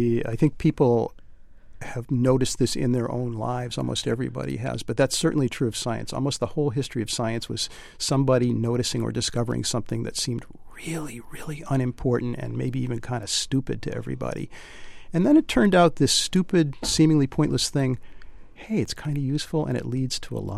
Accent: Swampscott, Massachusetts, United States; also born or lived in Newburyport; I was born in Newburyport, and when I was about 8, we moved to Swampscott, which is not far away from here.

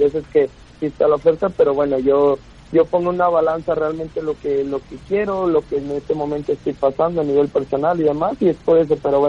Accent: Mexico; Al final soy mexicano, yo quisiera ver la Liga Mexicana compitiendo con los más grandes

